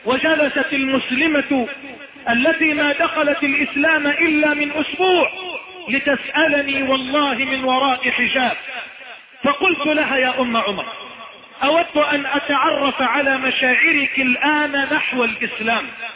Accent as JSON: {"language": "Arabic", "country": "Egypt", "said": "بلدنا مصر"}